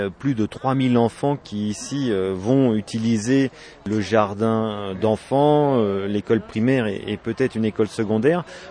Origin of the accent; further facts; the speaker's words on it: France; Yo, no soy gringo, je ne suis pas un gringo, je suis français, soy de Francia.